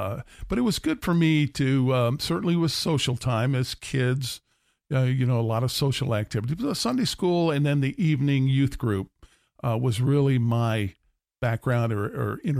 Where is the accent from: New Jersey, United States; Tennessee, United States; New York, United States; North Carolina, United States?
New York, United States; I'm a little farm boy from upstate New York. Grew up in a small town of about 3,000, very much agricultural based. And so I was a country boy